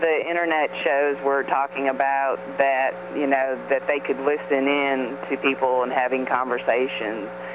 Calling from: Mississippi, United States; from Mississippi.

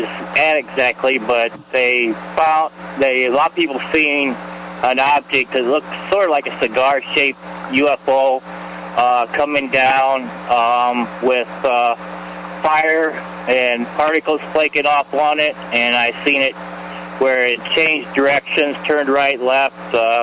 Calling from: Ohio, United States; Hi, Kevin. … from Ohio.

